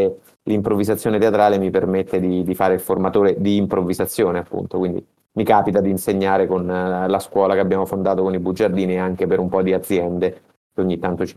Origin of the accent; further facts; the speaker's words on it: Terni, Umbria, Italy; born there; moved away as an adult; also born or lived in Rome; now in Milan, Italy; Sono nato a Terni, poi mi sono trasferito a Roma quando avevo 18 anni per studiare informatica, quindi ho una laurea in informatica. E poi, dopo altri 18 anni di lavoro a Roma, sono venuto a Milano per amore e sono qui da 2 anni.